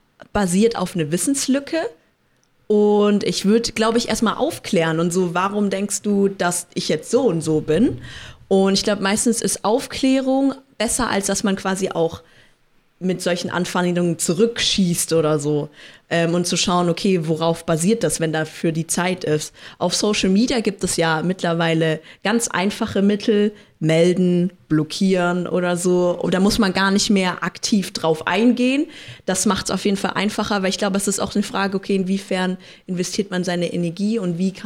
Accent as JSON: {"language": "German", "country": "Germany", "said": "Ja, Deutsch sein oder mein Heimatland Deutschland ist halt, wie gesagt, Heimat, ist Zuhause."}